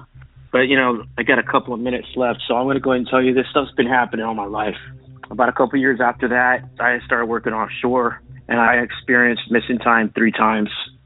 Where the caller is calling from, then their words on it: San Antonio, Texas, United States; I'm calling from San Antonio, Texas, and this is my transportation story.